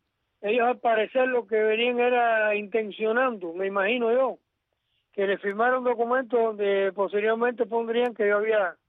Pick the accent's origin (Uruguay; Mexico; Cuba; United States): Cuba; como ciudadano cubano